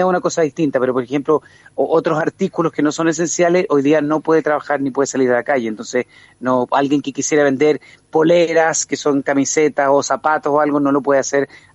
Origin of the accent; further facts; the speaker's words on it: Chile; hubo unas manifestaciones que como chilenos en la gran mayoría aprobábamos